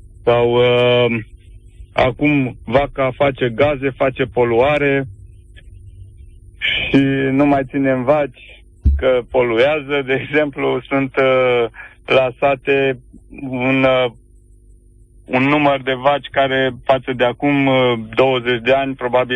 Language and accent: Romanian; Gorj County, Romania; Sunt din Gorj.